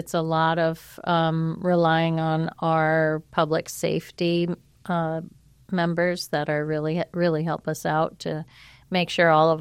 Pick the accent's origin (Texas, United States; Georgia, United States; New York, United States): New York, United States; Scotia; I grew up in Scotia, so we just came right over the bridge and put our chairs down.